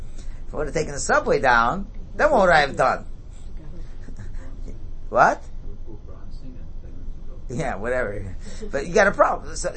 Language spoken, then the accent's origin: English; United States; now in Thornhill, Canada; I'm an American.